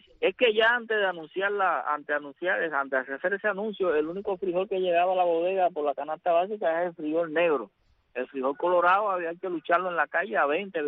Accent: Cuba

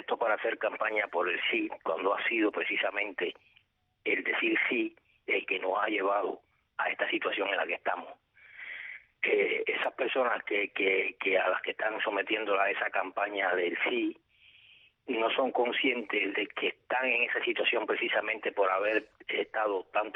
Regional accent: Cuba; moved away; Yo mismo llevo 10 años fuera de Cuba, pero mi nacionalidad es la nacionalidad cubana. Yo no tengo nacionalidad española, no es que tenga otra, o sea, soy refugiado, pero soy refugiado cubano.

